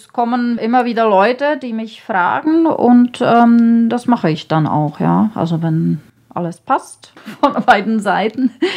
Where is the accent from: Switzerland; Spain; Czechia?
Czechia; German is a second language; moved away as an adult; now in Germany; Ja, also ich komme aus Tschechien. Dort habe ich an der Grafikschule studiert. Und bin seit 28 Jahren ungefähr in Deutschland.